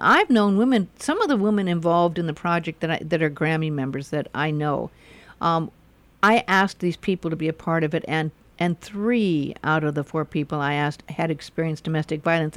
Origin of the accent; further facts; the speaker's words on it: Hollywood, California, United States; also born or lived in Beverly Hills; I grew up in Hollywood and Beverly Hills, mm-hmm. around a lot of powerful, rich people, a lot of people in rock and roll